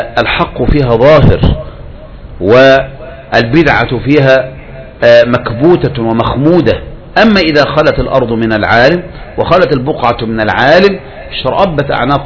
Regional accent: Egypt; مثل الثورة عندنا في مصر، تذكروا أنتم أول ما قامت الثورة

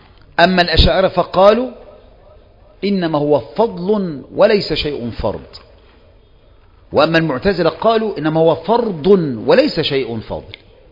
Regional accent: Egypt; فرضنا ما احنا مصريين

